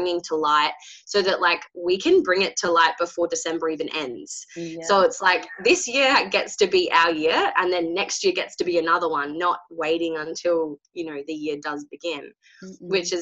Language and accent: English; Perth, Western Australia, Australia; So I'm originally like from Perth, Western Australia.